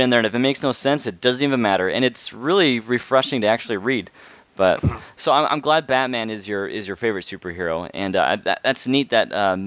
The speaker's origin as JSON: {"language": "English", "town": "Los Angeles", "region": "California", "country": "United States", "said": "Yeah, so to those of you who listen who aren't aware, I'm from Los Angeles originally. And I miss the West Coast, especially right now."}